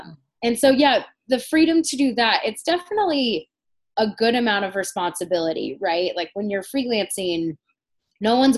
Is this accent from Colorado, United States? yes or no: yes; Denver, Colorado, United States; So I'm from Denver, so I have a really good support system and network here.